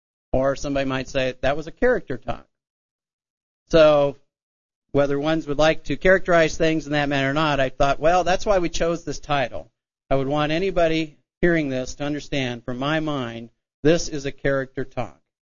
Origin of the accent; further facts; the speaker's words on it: Oregon, United States; And I grew up in Oregon, and my first 2.5 years I consecrated in 1982. And the first 2.5 years was spent south of Salem, Oregon, Willamette Valley area.